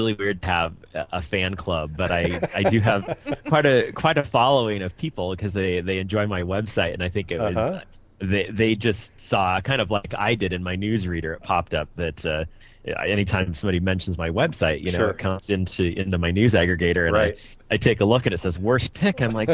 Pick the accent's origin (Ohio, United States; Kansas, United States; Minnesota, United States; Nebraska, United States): Nebraska, United States; now in Phoenix, United States; I'm originally from Nebraska. I've lived in Phoenix about a year.